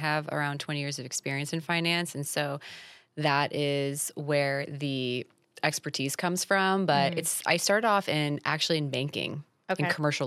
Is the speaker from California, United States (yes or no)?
no; Florida, United States; I'm from South Florida. So the clothing store was in South Florida.